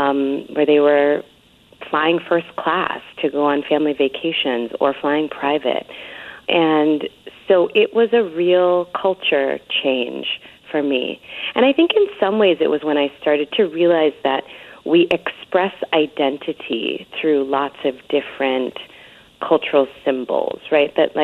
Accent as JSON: {"language": "English", "town": "Bronx", "region": "New York", "country": "United States", "tie": "born or raised there", "said": "The neighborhood I grew up in the Bronx was a working middle-class neighborhood"}